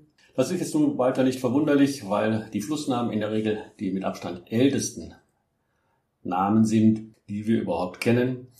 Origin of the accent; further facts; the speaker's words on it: North Rhine-Westphalia, Germany; ich kenne das aus meiner Heimat, dem Niederrhein noch